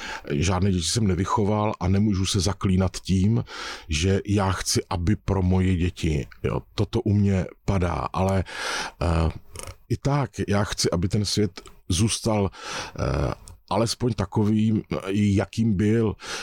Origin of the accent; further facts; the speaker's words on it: Brno, South Moravian Region, Czechia; a já jsem původně Brňák